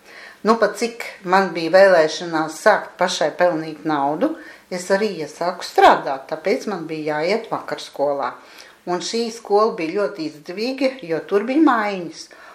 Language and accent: Latvian; Riga, Latvia; esmu dzimusi Rīgā 1945. Gada augustā. Nodzīvoju es šeit, teiksim, atklāti tā, Buļu ielā, kas ir Iļguciems, un var mani arī pat uzskatīt par Iļguciem meiteni.